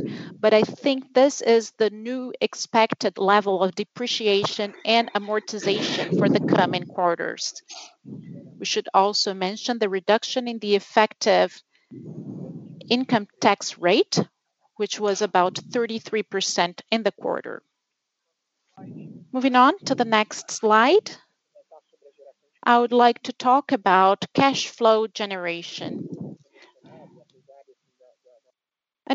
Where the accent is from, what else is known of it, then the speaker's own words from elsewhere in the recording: United States; now in Brazil; Kim and I are U.S. entrepreneurs, and we've come to Brazil